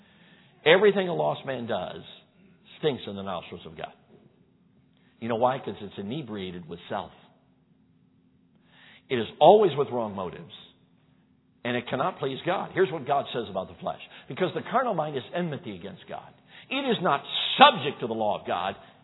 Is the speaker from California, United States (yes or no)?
no; Chicago, Illinois, United States; Okay, I grew up in Chicago. You had to drive a while to get to agriculture.